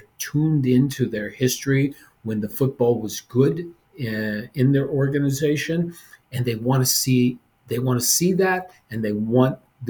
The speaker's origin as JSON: {"language": "English", "region": "Ohio", "country": "United States", "tie": "born or raised there", "said": "I mean, I grew up in Northeastern Ohio. I didn't have paid youth coaches. It was very ethnic in the community that I grew up in."}